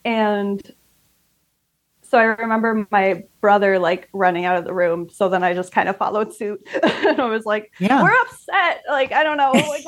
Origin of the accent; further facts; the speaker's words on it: South Dakota, United States; born there; also born or lived in Iowa; I was born in South Dakota